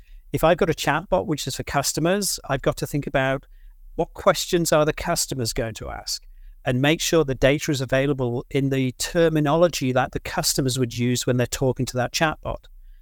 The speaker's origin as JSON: {"language": "English", "region": "England", "country": "United Kingdom", "said": "I'm English, so I speak English very well, but we have a habit of not speaking any other language very well."}